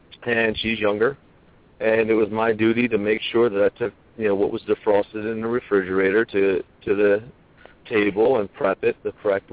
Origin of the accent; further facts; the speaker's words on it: Philadelphia, Pennsylvania, United States; I concur. I'm from Philadelphia. And, you know, I totally agree. I've seen that in Philadelphia.